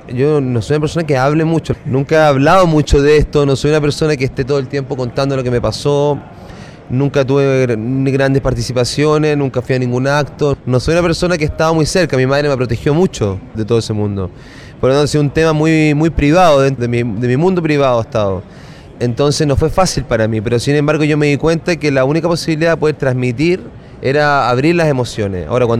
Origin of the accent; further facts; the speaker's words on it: Chile; moved away; Yo soy muy orgulloso de ser chileno, me crié en Chile, tengo mi mundo creativo allá, tengo mis grandes amigos allá